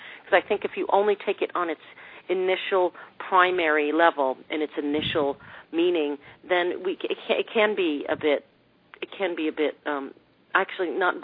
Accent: New Hampshire, United States; Yes, I'm from New Hampshire.

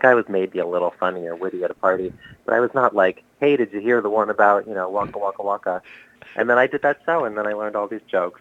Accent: Cleveland, Ohio, United States; born there; I was born in Cleveland at Mount Sinai, which I think no longer exists.

